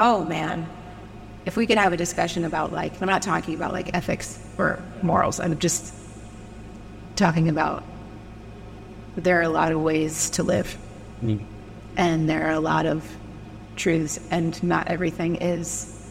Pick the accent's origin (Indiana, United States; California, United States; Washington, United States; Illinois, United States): Indiana, United States; I was like, no, I'm really from Indiana, but I was proud of that.